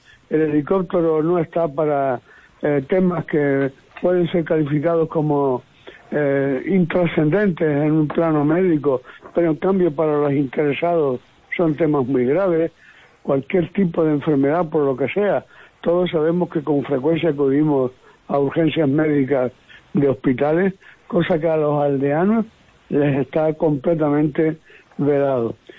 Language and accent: Spanish; Canary Islands, Spain; simplemente como un canario más